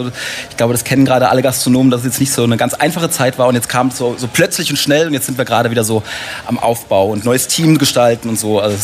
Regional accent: Rhineland-Palatinate, Germany; born there

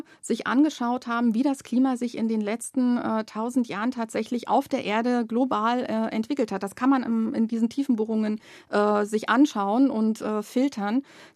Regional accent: Germany; born there; Ich bin in der DDR geboren und ich kann mich noch sehr gut erinnern, in meiner Heimatstadt gab es sehr viel Industriebetriebe.

